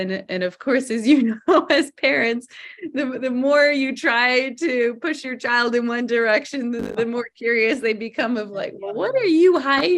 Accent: Canada; born there; So I was born in Canada with many privileges of being North American.

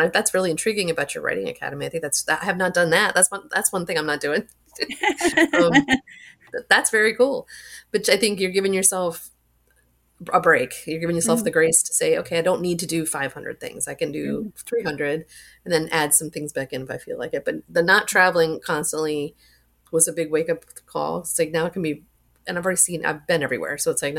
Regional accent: Florida, United States; When I grew up in South Florida, so I assumed everyone flew through Atlanta to go anywhere because that's what we always did.

